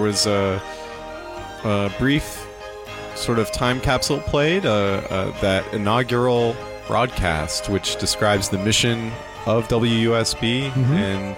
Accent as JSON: {"language": "English", "town": "Seattle", "region": "Washington", "country": "United States", "tie": "born or raised there", "said": "I've been checking news in Seattle, my hometown"}